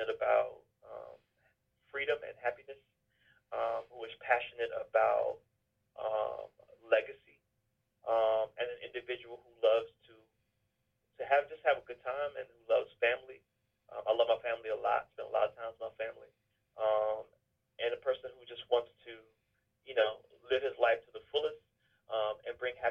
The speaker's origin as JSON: {"language": "English", "town": "Memphis", "region": "Tennessee", "country": "United States", "tie": "born or raised there", "said": "being, you know, a young black man growing up in Memphis, you know, in poverty"}